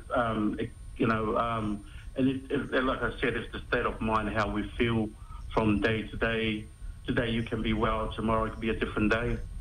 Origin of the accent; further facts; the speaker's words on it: New Zealand; also born or lived in Tokelau; Okay, so I was born in Tokelau, in Ngātahu Tokelau, and I came over to New Zealand as a young boy. Went to boarding school here in Wellington and up in Auckland, Wesley College